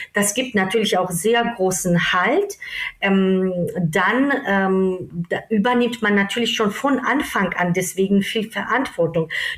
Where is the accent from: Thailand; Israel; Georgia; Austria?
Georgia; German is a second language; now in Germany; Ursprünglich komme ich aus Georgien. Das sage ich immer, weil das mir sehr wichtig ist, wo meine Wurzeln sind. Bin jetzt seit 17 Jahren, fast 18 Jahren hier in Deutschland.